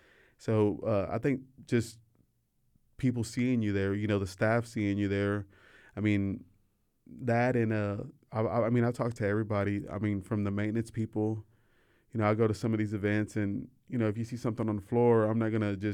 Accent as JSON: {"language": "English", "town": "Waco", "region": "Texas", "country": "United States", "tie": "born or raised there", "said": "I grew up in South Waco, but I'm a representative of Waco ISD"}